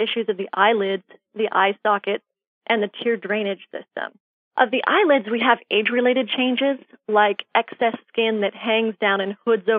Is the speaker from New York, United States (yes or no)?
no; Arizona, United States; also born or lived in Minnesota; I grew up in Arizona, where I went to undergraduate and a master's degree. After that, I moved to Minnesota, where I did medical school at Mayo Clinic.